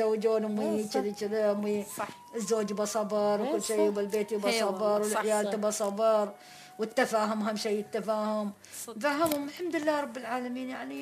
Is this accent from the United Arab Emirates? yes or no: yes; Ras Al Khaimah, United Arab Emirates; سدروا عندنا في راس الخيمة صرنا في ريش العلي